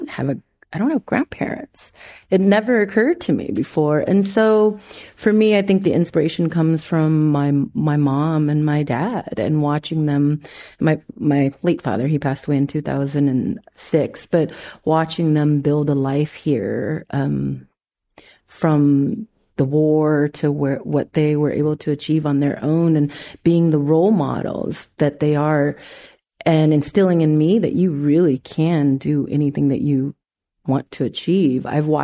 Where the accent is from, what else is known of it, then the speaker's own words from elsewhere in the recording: Colorado, United States; I remember growing up in Colorado and it was Christmas